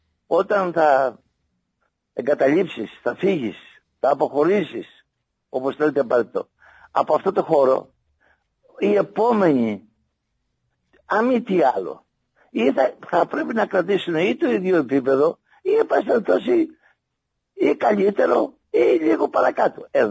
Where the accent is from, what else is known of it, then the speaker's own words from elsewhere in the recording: Patras, Western Greece, Greece; το ξέρουν οι πατρινοί, είμαι πατρινός και το πρωτάθλημα θα έρθει εδώ